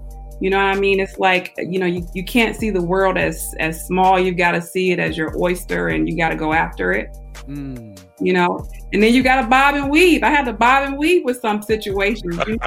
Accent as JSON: {"language": "English", "town": "Muskegon Heights", "region": "Michigan", "country": "United States", "tie": "born or raised there", "said": "mostly it's people from Muskegon Heights who I love me and I appreciate my hometown and my city, and I you know, I still pay property taxes in Muskegon Heights."}